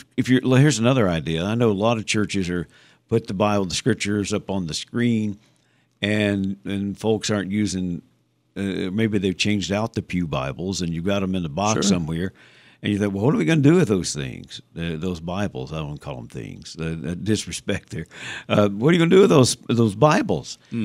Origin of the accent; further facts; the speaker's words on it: Kentucky, United States; accent: Kentucky; And you mail it to Cedar Bluff, like the tree, if you didn't understand my Kentucky accent.